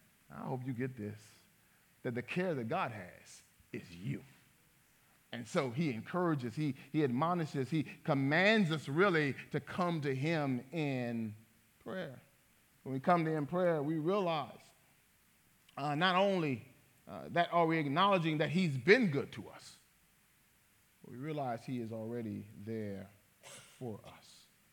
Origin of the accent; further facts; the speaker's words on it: Ville Platte, Louisiana, United States; you know I grew up in Louisiana, and it's this big metropolis called Ville Platte.